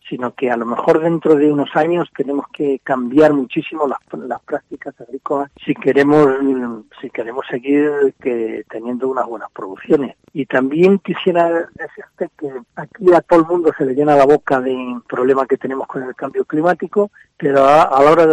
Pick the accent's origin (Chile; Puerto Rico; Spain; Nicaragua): Spain; en España llevamos ya años. ¿Por qué? Pues porque estamos aquí, somos el sur de Europa y estamos aquí ya sufriéndolo hace años.